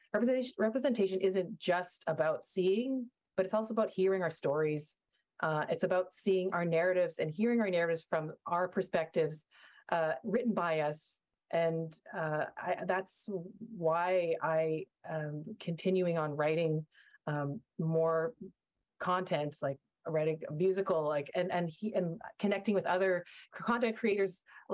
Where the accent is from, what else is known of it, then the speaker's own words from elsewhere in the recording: Calgary, Alberta, Canada; growing up in Southwest Moquitos, Calgary, a very predominantly white neighborhood